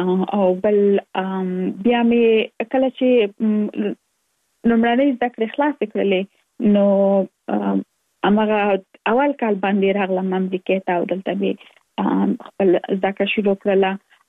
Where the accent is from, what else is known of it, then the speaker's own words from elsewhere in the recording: Kabul, Afghanistan; now in United States; زه اف کورس د افغانستان یم. په افغانستان کې زیږیدلې، لومړنۍ زده کړې مې په افغانستان په کابل کې ترسره کړې دي، او وروسته لاغه لکه مونږ ټول چې یو مسافر شوی یم په امریکا کې، اوس په ورجینیا ایالت کې ژوند کوم.